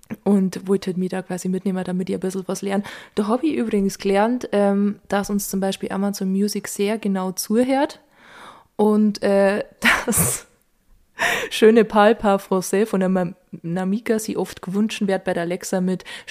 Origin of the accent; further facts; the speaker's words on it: Bavaria, Germany; als Bayerin